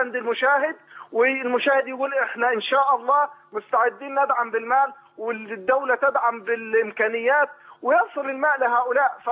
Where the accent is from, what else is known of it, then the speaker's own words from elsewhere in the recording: Mit Ghamr, Dakahlia, Egypt; أنا من ميت غمر حضرتك.